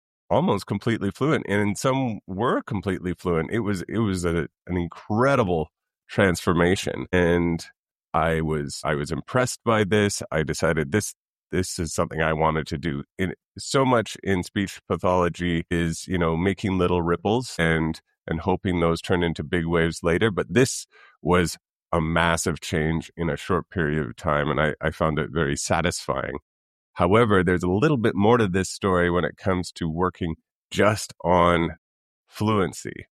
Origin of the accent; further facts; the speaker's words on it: Vancouver, British Columbia, Canada; So I'm from Vancouver, BC originally, and I still live there. That's my home base. But right now I am living in Mexico for the last couple months, on my way to Peru soon.